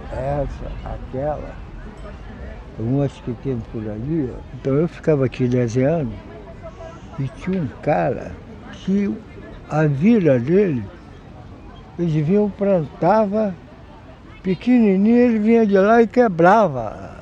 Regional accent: Salvador, Bahia, Brazil; now in Rio de Janeiro, Brazil; Aí a Bahia, sou de Salvador.

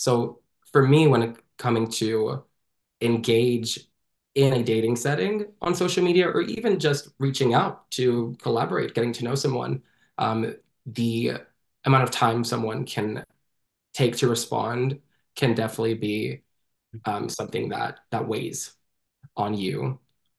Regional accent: Florida, United States; because I grew up in Florida.

